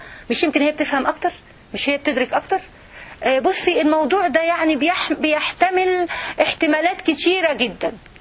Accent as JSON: {"language": "Arabic", "country": "Egypt", "said": "احنا عندنا في مصر بيوت"}